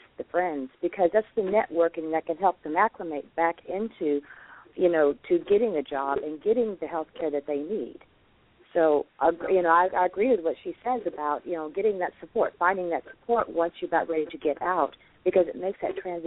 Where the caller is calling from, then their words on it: Nashville, Tennessee, United States; I'm calling from Nashville, Tennessee.